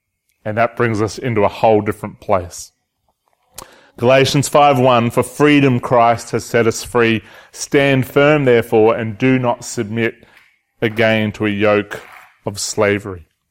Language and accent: English; Australia; Because I'm Australian and that's what we do, right?